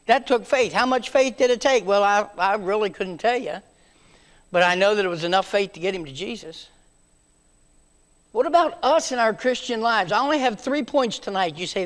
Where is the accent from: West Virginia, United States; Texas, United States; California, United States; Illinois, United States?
West Virginia, United States; I'm from West Virginia. A lot of things don't click.